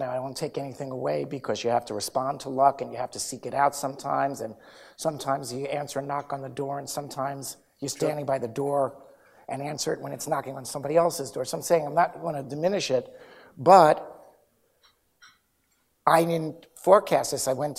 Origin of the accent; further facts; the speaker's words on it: Brooklyn, New York, United States; If anybody asked me where I'm from, it would never dawn on me to say New York City. I'm from Brooklyn.